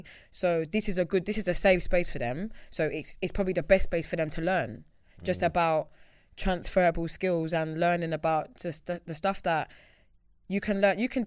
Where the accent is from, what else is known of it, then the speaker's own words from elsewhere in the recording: Croydon, London, United Kingdom; I grew up in Croydon. So like you're around a lot of high pressured scenarios all the time.